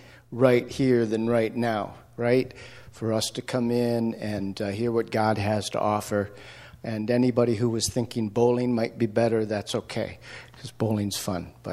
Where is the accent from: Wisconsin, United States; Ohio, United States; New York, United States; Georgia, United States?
New York, United States; Buffalo; So I grew up outside of Buffalo. And I'm a Buffalo Bills fan and football team.